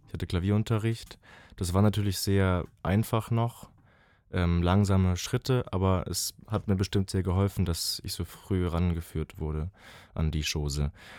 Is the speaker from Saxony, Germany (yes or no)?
no; Baden-Württemberg, Germany; ich komme da ja her aus der Ecke, Nähe Freiburg